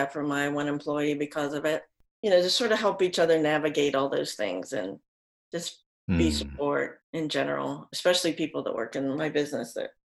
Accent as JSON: {"language": "English", "region": "Pennsylvania", "country": "United States", "tie": "born or raised there", "said": "She was born in May and I was born in June. Uh-huh. And we lived next to each other, next door neighbors, uh-huh. for years and years. And she's still in central Pennsylvania"}